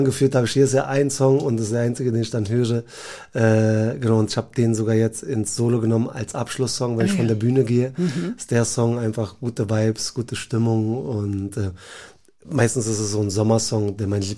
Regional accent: Berlin, Germany; weil ich identifiziere mich als Berliner, ich bin hier geboren, aufgewachsen.

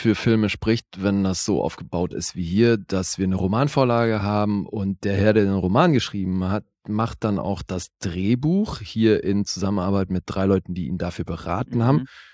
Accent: Switzerland; Ich bin Schweizer, nicht vergessen.

